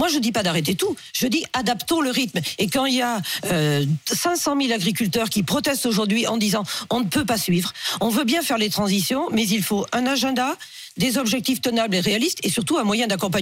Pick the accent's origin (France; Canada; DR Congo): France; Pays de la Loire; Moi, je suis du Maine-et-Loire.